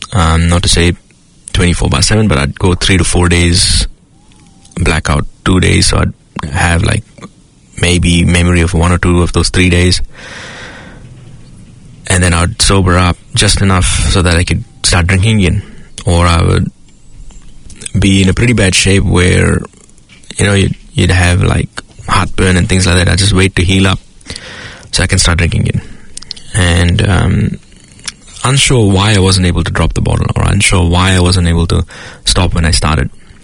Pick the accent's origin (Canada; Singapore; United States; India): India; where I grew up in India.